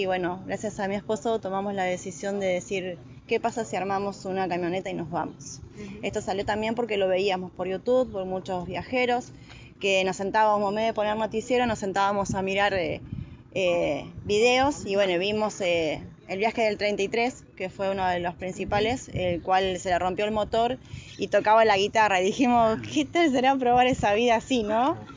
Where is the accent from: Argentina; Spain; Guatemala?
Argentina; Pinamar, Buenos Aires Province; Somos de Pinamar.